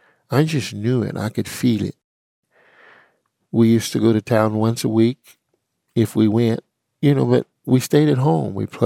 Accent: Oklahoma, United States; born or raised there

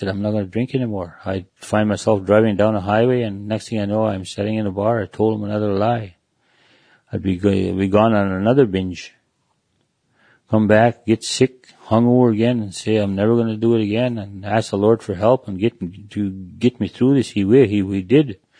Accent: Fish River, Manitoba, Canada; I come from Fish River, Manitoba. I was born here, and I had praying grandparents.

